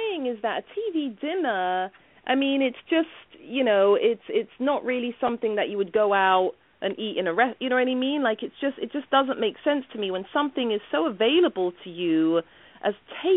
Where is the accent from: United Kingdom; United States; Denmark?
United Kingdom; London; So that was really the extent of my, you know, frozen foods growing up in London. I wasn't really exposed to them at all